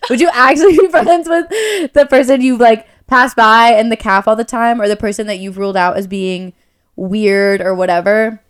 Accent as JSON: {"language": "English", "region": "East Coast", "country": "United States", "lives_now": "Minnesota, United States", "said": "because I am from the East Coast and then I came to Minnesota. Minnesota's not the East Coast."}